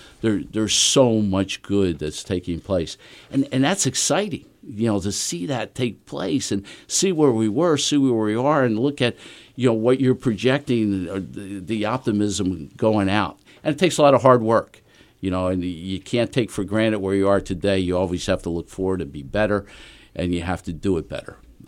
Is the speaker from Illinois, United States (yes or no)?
no; Nazareth, Pennsylvania, United States; I grew up in Nazareth back in the 50s and 60s. And when I grew up in Nazareth, we'd take a trip once a year to Allentown to shop in downtown Allentown.